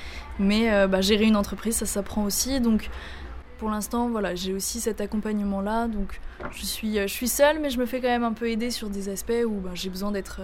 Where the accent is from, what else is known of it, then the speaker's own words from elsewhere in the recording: Auvergne-Rhône-Alpes, France; J'ai grandi aussi dans le Vercors, donc il y a quand même cet aspect de nature qui est présent.